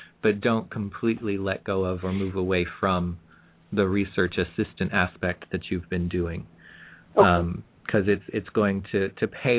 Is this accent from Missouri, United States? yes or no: yes; Kansas City, Missouri, United States; I grew up in Kansas City, Missouri.